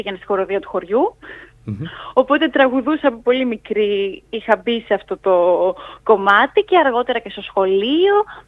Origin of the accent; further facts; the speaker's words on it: Corfu, Ionian Islands, Greece; moved away as an adult; also born or lived in Thessaloniki; Εγώ γεννήθηκα και μεγάλωσα στην Κέρκυρα, ήμουν εκεί μέχρι και τα 18 που έφυγα για σπουδές στη Θεσσαλονίκη.